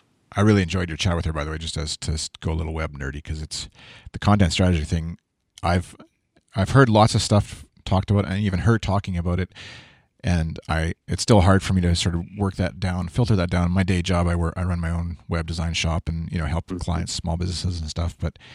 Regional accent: Canada; Well, I think especially I'm Canadian. I'm mm-hmm. from Canada.

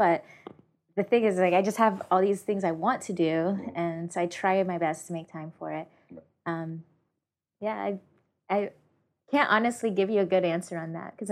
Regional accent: Tennessee, United States; also born or lived in Memphis / Nashville; now in San Francisco, United States; I'm from Tennessee, and the idea of recycling is a thing people care about in Memphis and in Nashville. I lived in both Memphis and Nashville

